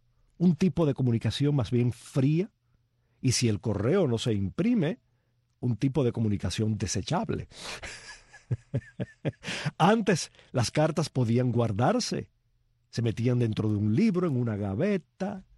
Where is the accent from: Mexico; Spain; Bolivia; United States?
United States; Miami, Florida; En los años de mi infancia en Miami, en los años 60, llamar a mis abuelos en Cuba era una pesadilla.